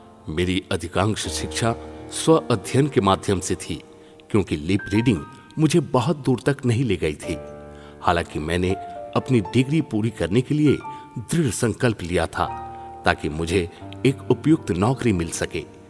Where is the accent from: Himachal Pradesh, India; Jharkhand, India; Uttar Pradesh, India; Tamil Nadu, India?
Tamil Nadu, India; Chennai; मैं चेन्नई में पला बड़ा हूँ।